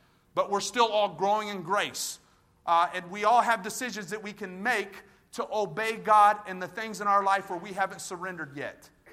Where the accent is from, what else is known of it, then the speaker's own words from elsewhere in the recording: Texas, United States; I'm from Texas. Forgive me, okay?